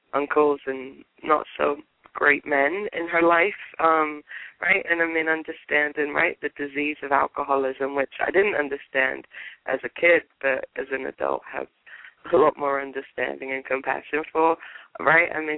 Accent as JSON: {"language": "English", "region": "England", "country": "United Kingdom", "tie": "born or raised there", "said": "where I grew up in England, I mean, it was reasonably rough"}